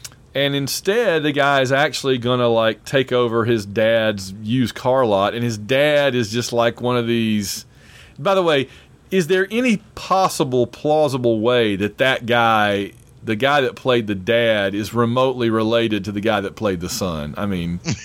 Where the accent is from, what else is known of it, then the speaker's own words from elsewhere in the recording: Alabama, United States; also born or lived in Atlanta / Illinois; And I am from Alabama. I lived there for quite a long time until I moved to Atlanta and then to Illinois.